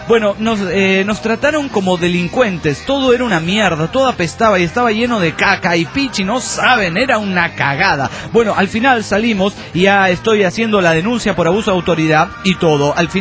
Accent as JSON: {"language": "Spanish", "town": "New York City", "region": "New York", "country": "United States", "said": "de New York City."}